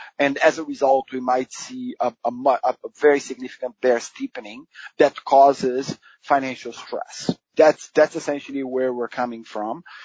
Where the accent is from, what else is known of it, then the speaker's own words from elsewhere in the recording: Brazil; English is a second language; I grew up in Brazil